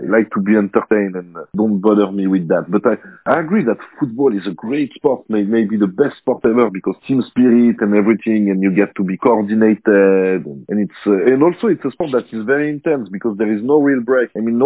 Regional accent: Switzerland; I am an ethnic Swiss. I was born and raised in Switzerland. All my ancestry, for at least two generations, are Swiss.

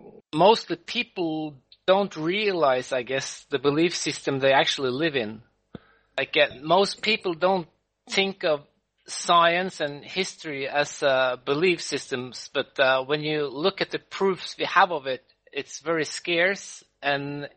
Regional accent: Norway; English is a second language; now in France; I'm actually living in France, so I grew up in Norway.

